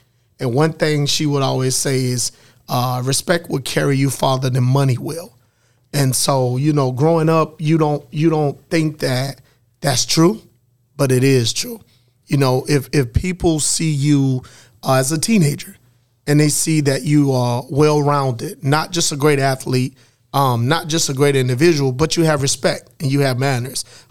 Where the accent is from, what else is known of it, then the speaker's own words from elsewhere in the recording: Elliott, South Carolina, United States; now in Columbia, United States; I'm originally from Elliott, South Carolina, which is probably about 15, 20 minutes away from Hartsville. Grew up in Elliott, but now I reside in Columbia, South Carolina.